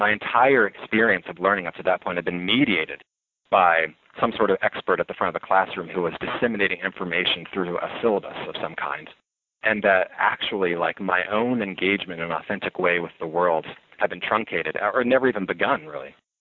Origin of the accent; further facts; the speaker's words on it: Branson, Missouri, United States; But I grew up in Branson, Missouri in the Ozarks in a very good family and safe area.